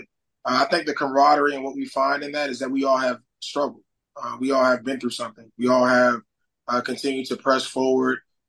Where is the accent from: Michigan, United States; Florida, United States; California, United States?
Florida, United States; Tallahassee; I grew up on Florida State's campus.